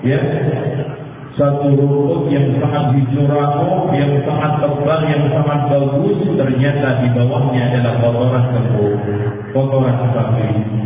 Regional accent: Java, Indonesia; Orang Jawa, karena saya dari Jawa

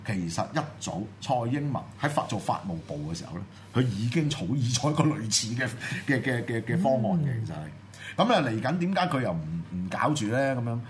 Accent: Hong Kong; 我們香港人去台灣起碼會收留香港 的學生

